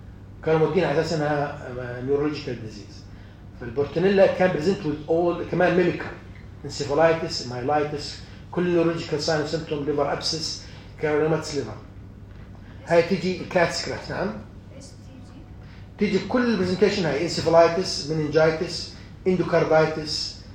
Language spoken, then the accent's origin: Arabic; Jordan; طبعا مش عندنا بالأردن